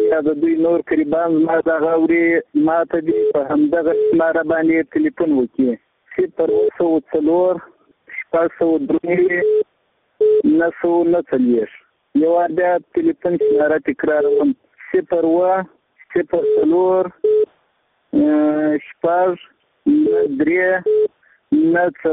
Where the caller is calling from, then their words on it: Jalalabad, Nangarhar, Afghanistan; زه د جلال آباد نه یو خبرې کوم.